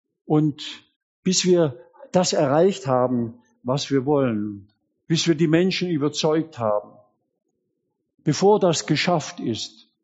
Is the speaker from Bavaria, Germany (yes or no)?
no; Bietigheim-Bissingen, Baden-Württemberg, Germany; damals in Bietigheim-Bissingen, wo ich aufgewachsen bin.